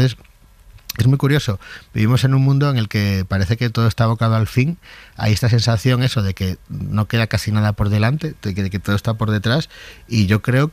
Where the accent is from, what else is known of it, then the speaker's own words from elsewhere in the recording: Asturias, Spain; moved away as an adult; now in Madrid, Spain; fue la edad a la que yo llegué a Madrid a vivir, desde Asturias, desde mi Asturias natal.